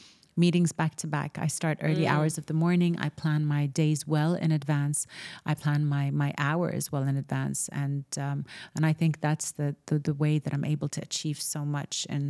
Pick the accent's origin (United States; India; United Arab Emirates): United Arab Emirates; Dubai; And born and raised in Dubai. Dubai is home.